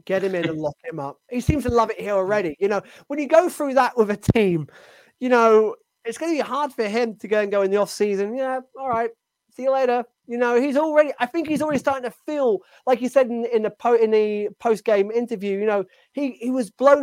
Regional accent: Yorkshire and the Humber, United Kingdom; I went many a summer holiday up there as a little lad growing up in Yorkshire.

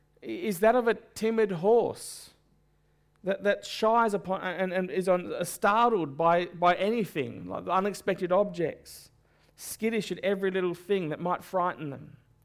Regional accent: Hobart, Tasmania, Australia; I remember when I was growing up in Hobart, we used to live in the manse

